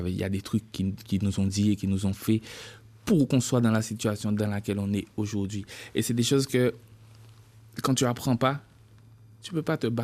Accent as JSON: {"language": "French", "country": "Guadeloupe", "said": "moi, je suis de ceux qui disent que je suis un Guadeloupéen à part entière."}